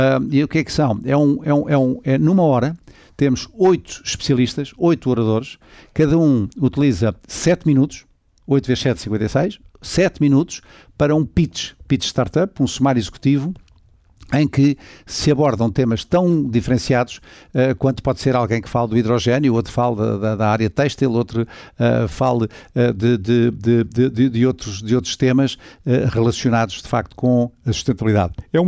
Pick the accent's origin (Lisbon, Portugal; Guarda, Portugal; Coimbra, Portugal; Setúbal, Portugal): Lisbon, Portugal; e eu que sou do Sul, embora viva cá no Norte, e sinto-me até com netas nascidas cá no Norte, eu sinto-me minhoto, uma neta nascida em Braga e outra neta nascida na Póvoa de Varzim, e sendo Lisboa até Alfacinha, mudei-me há uns anos para viver de tempo inteiro